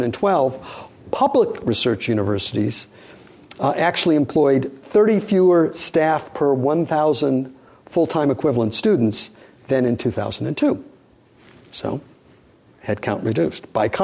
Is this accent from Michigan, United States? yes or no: yes; Michigan, United States; Again, I'm from Michigan.